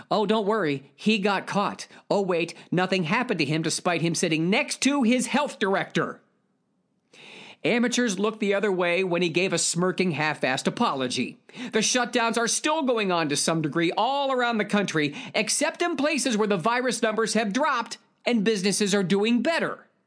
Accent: Ohio, United States; Well, now, here in my home state of Ohio, where I currently live, the curfew is lifted.

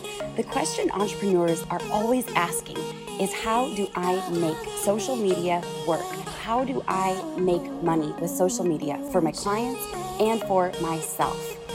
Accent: Minnesota, United States; accent: Minnesotan; I'm going to say it in my Minnesotan accent and hopefully people can understand

